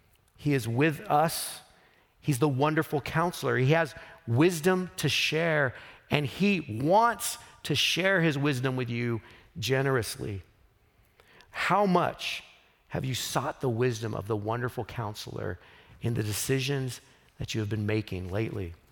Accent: Fresno, California, United States; for me, growing up in Fresno, it was always like fog days

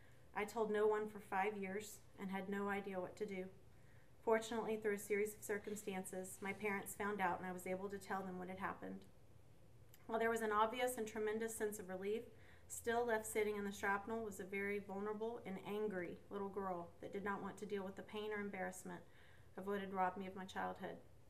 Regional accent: Texas, United States; moving 4 hours away to a college away from my hometown in Texas

